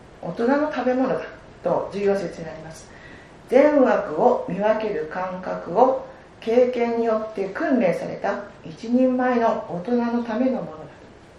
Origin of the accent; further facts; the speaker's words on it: Saitama, Japan; 埼玉育ちで海なし県ですから、海っていうのはなんかすごくハードルが高いんですね。